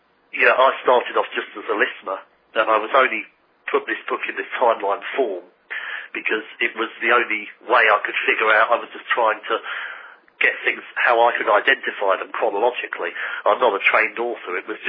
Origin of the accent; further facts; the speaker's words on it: London, United Kingdom; as I was growing up in London from the IRA.